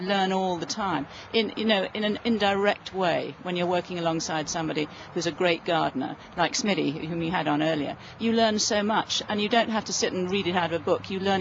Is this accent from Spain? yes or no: no; England, United Kingdom; now in United States; I came over from England with no knowledge of working in Texas as a gardener at all.